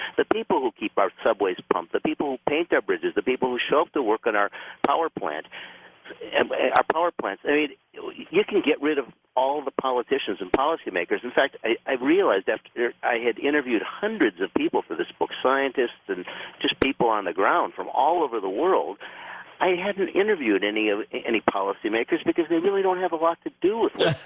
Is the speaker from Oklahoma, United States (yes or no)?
no; Minnesota, United States; I know, that's my hometown. I had been over that thing many times.